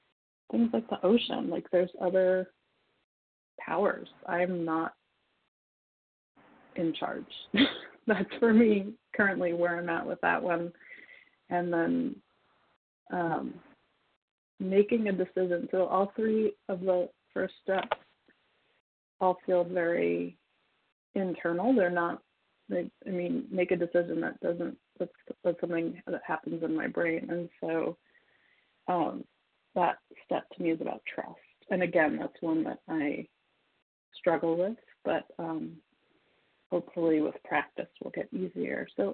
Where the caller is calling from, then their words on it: California, United States; I'm calling from California.